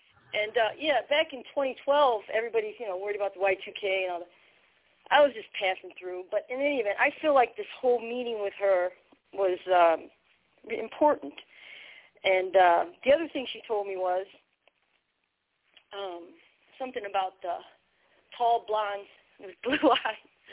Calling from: Missouri, United States; Or I'm not from Missouri. I actually happen to be in Missouri.

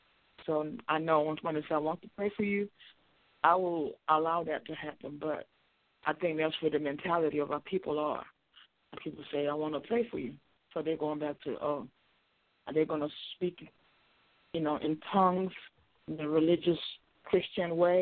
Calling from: Baltimore, Maryland, United States; I'm calling from Baltimore, Maryland.

